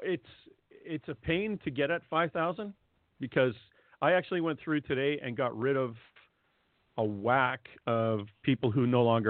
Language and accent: English; Canada; which is hard for me to say because I'm Canadian and we say Z.